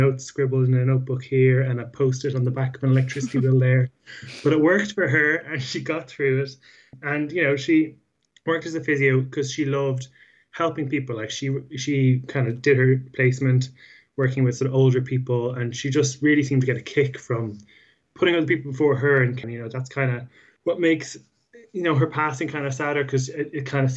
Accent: Ireland; we know as Irish people that what you need is, you know, people come around the house, someone boiling the kettle

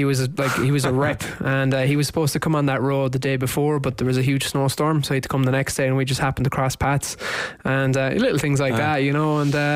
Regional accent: Ireland; No, we're Irish. The flag is just wet, you know.

